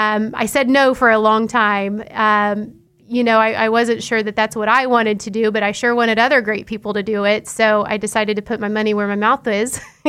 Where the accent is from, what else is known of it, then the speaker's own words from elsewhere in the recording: Wichita, Kansas, United States; I'm from here. I'm from Wichita. Born and raised in the Goddard School Districts. So I went to Goddard from kindergarten to graduation, and I'm one of five siblings that did. So we didn't do a lot of moving around.